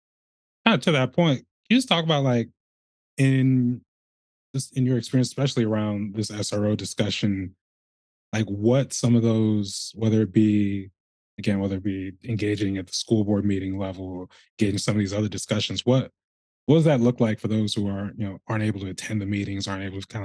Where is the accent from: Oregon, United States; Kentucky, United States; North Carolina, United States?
Oregon, United States; Lake Oswego; my hometown of Lake Oswego